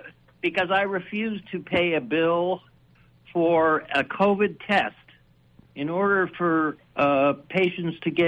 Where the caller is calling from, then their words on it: Tularosa, New Mexico, United States; from Tularosa.